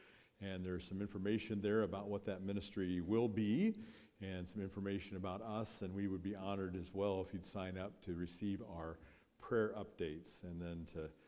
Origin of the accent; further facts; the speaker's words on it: Pella, Iowa, United States; Your pastor grew up in the same church that I grew up in Berean Baptist Church in Pella, Iowa